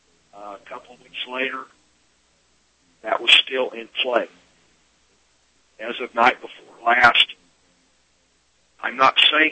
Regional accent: Texas, United States; You know, when I was a little kid, I grew up in West Texas

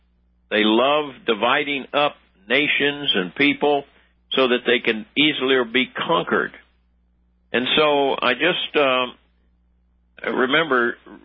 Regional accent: Washington, District of Columbia, United States; the black people that I've known my whole life, that I grew up with in Washington, D.C. as a child

